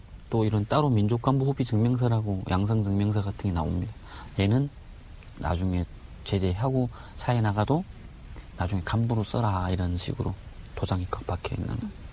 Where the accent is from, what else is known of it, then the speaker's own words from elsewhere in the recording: Chongjin, North Hamgyong, North Korea; 제가 고향이 청진인데 청진역전에서 이렇게 도망치는 애를 한번 쫓아가서 잡은 거예요.